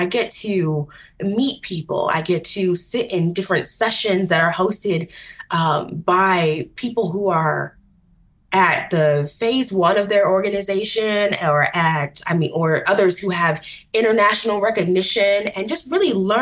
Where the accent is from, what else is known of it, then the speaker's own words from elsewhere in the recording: United States; there's this multicultural way of being and way of existing within my home country of the US that I have learned to navigate.